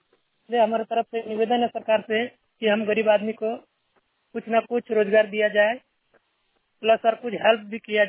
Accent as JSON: {"language": "Hindi", "region": "Jharkhand", "country": "India", "said": "बेड़ा हरियाणा, जिला हजारीबाग प्रखंड विष्णुगढ़ का निवासी हूँ। मैं यहाँ का रविदास टोला से बोल रहा हूँ"}